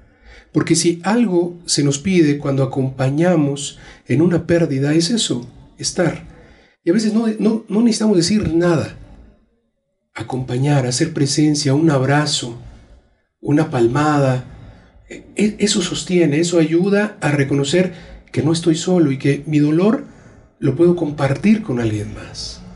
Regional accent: Mexico; como cristianos mexicanos, sí tenemos esta concepción de la muerte de fiesta

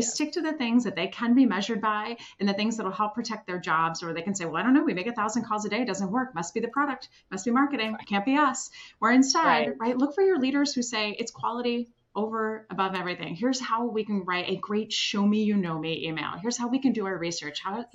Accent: Switzerland; I'm originally from Switzerland.

